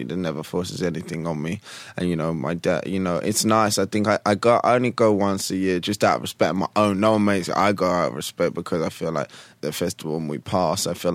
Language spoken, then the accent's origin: English; London, United Kingdom; You know, I grew up in Central and like around, you know, East and all around that. So I've seen different sides of London.